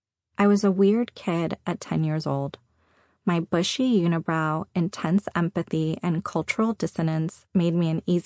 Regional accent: Seattle, Washington, United States; born there; also born or lived in Tehran, Iran; I was born in Seattle, but I spent the majority of my first 4 years with both of my grandmothers in Tehran.

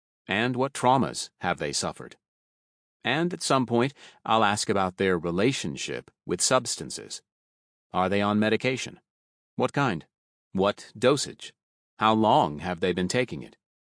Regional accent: Michigan, United States; my home state of Michigan.

